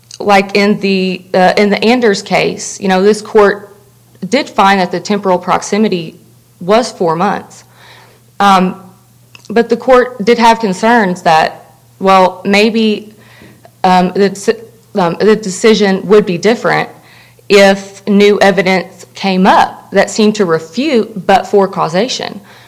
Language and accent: English; Grayson, Kentucky, United States; I'm from Grayson, Kentucky